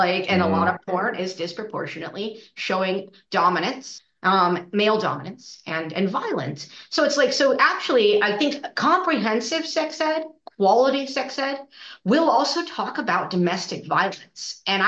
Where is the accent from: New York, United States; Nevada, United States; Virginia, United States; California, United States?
Nevada, United States; Reno; I'm from Reno, Nevada, originally.